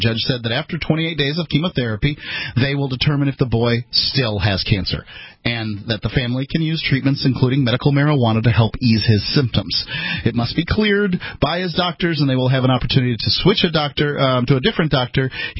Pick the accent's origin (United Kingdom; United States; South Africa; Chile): United States; Florida; Now, I'm from Manatee County, Florida, and I'm right there next door to Hillsborough